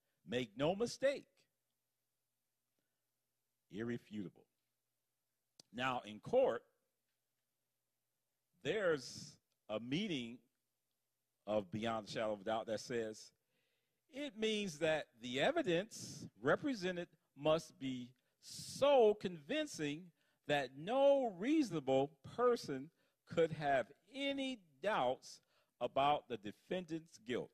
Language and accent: English; Patmos, South Aegean, Greece; You know, I'm from Patmos. Amen for Patmos. Amen. A lot of message of hope has come out of Patmos.